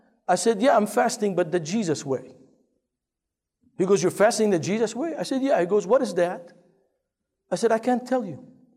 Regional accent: Lebanon; He goes, Morocco. I said, I'm from Lebanon.

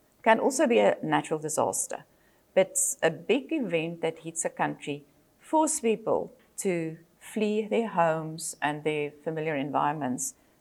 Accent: South Africa; also born or lived in United States; I'm from South Africa. I'm a psychologist by profession.

